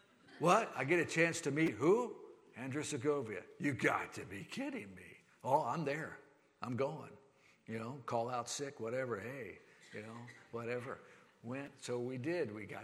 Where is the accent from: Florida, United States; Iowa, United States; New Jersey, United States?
Florida, United States; oh man, what are these northern folks going to do to me if they find out I'm from Florida, right?